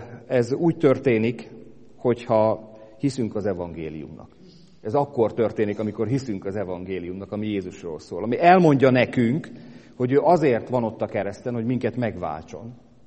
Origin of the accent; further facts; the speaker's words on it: Hungary; De mint mi magyarok vagyunk, vállaljuk a saját népünkből való kivetettséget, kizártságot, megvetettséget is